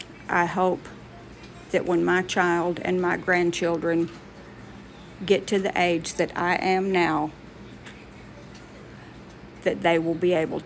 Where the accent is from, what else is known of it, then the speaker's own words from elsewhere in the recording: Texas, United States; And being a Texan, I say naw and y'all.